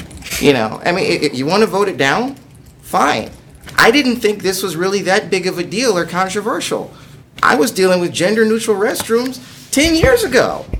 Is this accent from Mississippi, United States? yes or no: no; Kenosha, Wisconsin, United States; And some of them, when I say, no, I'm from Kenosha, have the nerve to fight me and say, no, you're from Milwaukee.